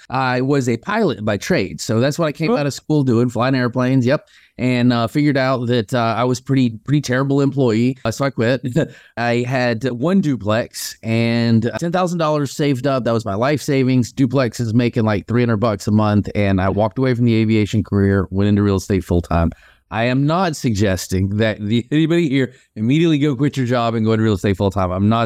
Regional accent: Atlanta, Georgia, United States; I'm from Atlanta. So I thought, you know, growing up, I'm gonna fly for Delta.

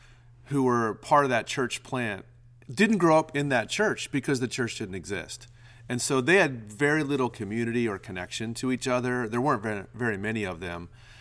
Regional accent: Pittsburgh, Pennsylvania, United States; I'm from Pittsburgh area, black and gold all the way.

